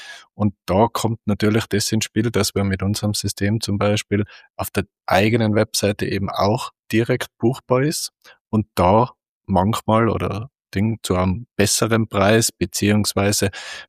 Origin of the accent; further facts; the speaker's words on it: Tyrol, Austria; ich bin aus Tirol, vielleicht hört man es ein bisschen.